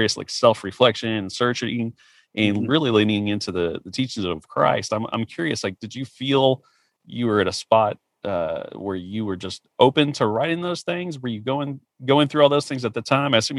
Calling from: Dallas, Texas, United States; I keep saying y'all, sorry, I'm calling you from Dallas

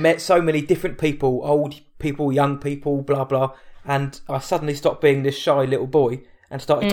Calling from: Brentwood, East of England, United Kingdom; I'm calling from Brentwood.

